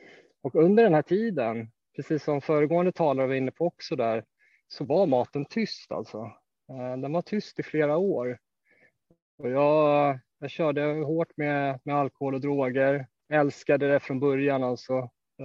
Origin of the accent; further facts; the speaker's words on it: Stockholm, Stockholm County, Sweden; Jag kommer från Stockholm. Jag växte upp utanför Stockholms södra förorter. Jag växte upp i ett svårt hem.